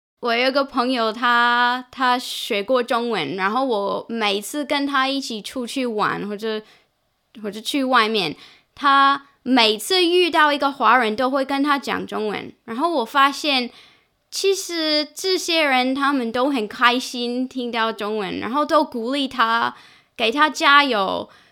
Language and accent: Chinese; Perth, Western Australia, Australia; Chinese is a second language; 我是个35岁的女生。我在珀斯出生长大的。